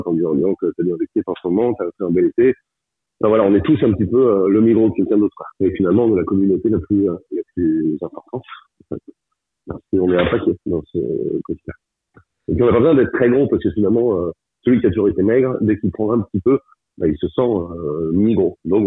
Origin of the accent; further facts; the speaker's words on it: Quimper, Brittany, France; born there; moved away as an adult; also born or lived in Lyon; now in Paris, France; Ouais, je suis un Quimperrois. Enfin, je suis un Quimperrois. Je suis né à Quimper, je n'ai pas vécu beaucoup, mais toute ma famille du côté de ma mère est breton et habite encore en Bretagne. Et moi, je suis parti il y a 30 ans à Lyon, et maintenant à Paris, mais je suis breton.